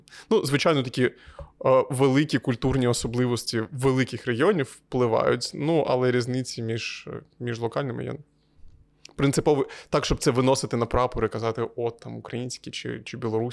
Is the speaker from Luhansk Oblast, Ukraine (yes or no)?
no; Kyiv, Ukraine; Я з Києва